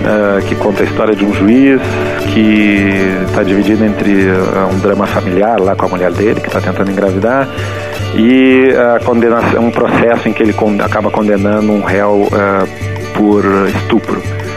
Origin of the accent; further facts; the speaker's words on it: Porto Alegre, Rio Grande do Sul, Brazil; born there; eu nasci em Porto Alegre em 73